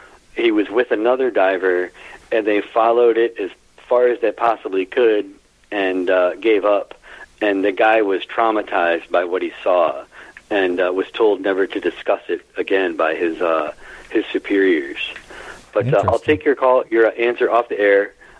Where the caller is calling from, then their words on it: Stratford, Connecticut, United States; Hi, Martin. … from Stratford, Connecticut.